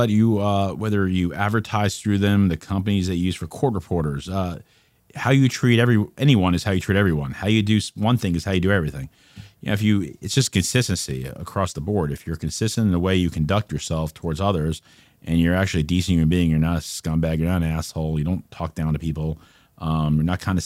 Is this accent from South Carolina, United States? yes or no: no; New York, United States; I wear my emotions on my sleeve. That's being a New Yorker.